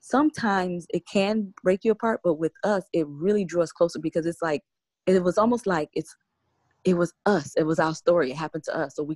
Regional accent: Savannah, Georgia, United States; You know, I'm from Savannah, he's from Atlanta.

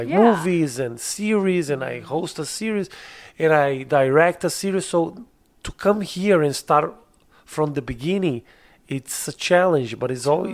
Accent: Brazil; English is a second language; I am from Brazil. I'm a comedian in Brazil.

